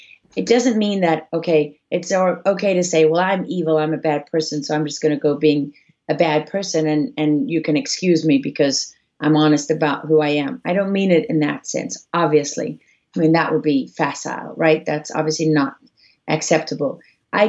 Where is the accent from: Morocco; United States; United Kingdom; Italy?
Italy; Sicily; also born or lived in Africa; God, I'm Sicilian, Dave. And I was born and raised in Africa.